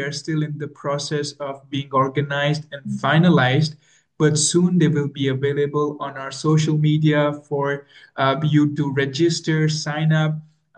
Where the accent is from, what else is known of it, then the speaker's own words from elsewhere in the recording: India; So it's really something special for me, being an Indian, to share this, that the ship ministry actually started to bring literature from Belgium to India.